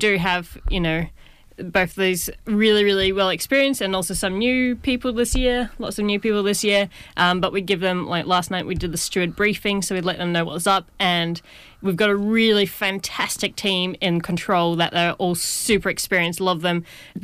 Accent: Brisbane, Queensland, Australia; also born or lived in Sydney; now in Cambridge, United Kingdom; We're living in Sydney, but I'm from Brisbane.

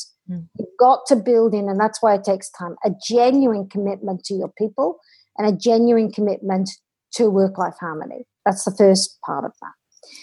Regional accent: Wales, United Kingdom; So with me, I'm Welsh, okay?

